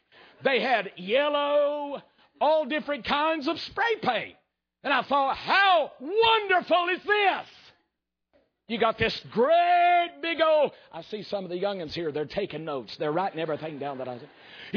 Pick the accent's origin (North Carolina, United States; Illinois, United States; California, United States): North Carolina, United States; North Wilkesboro; also born or lived in Hays; growing up and my house in Hayes, North Carolina. So I always respond when I'm asked, where are you from? By saying North Wilkesboro, North Carolina.